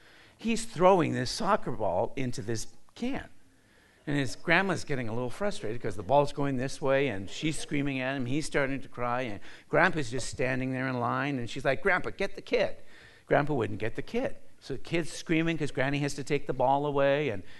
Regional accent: Canada; I said, oh, I'm Canadian, and these are like a dollar bill.

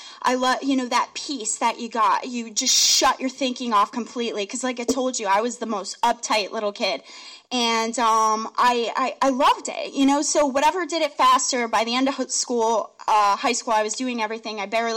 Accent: New Jersey, United States; moved away as an adult; I grew up in New Jersey. Don't hold it against me. I know there's parts of my state that are ugly. I get it. I grew up down by the shore, ergo no accent. So I knew I had to get away from New Jersey. I moved down to Florida.

